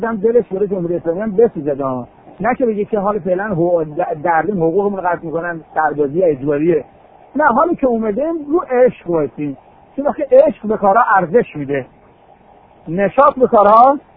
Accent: Iran; born there; خدا رو شکر که ما در ایران متولد شدیم،

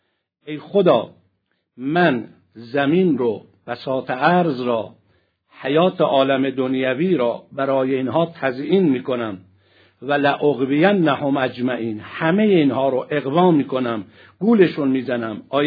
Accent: Iran; از حرف زدن ما چند نفر فهمید ما ایرانی هستیم و فارسی حرف میزنیم

